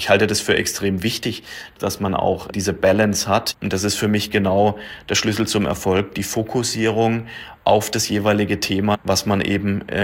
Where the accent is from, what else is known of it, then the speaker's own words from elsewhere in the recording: Neckarsulm, Baden-Württemberg, Germany; Ich bin wieder zurückgekommen in meine Heimat, wo meine Karriere hier vor über 20 Jahren gestartet hat bei Audi in Neckarsulm.